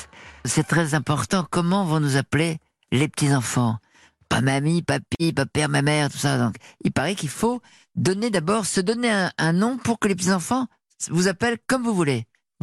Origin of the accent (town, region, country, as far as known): Hauts-de-France, France; accent: Northern French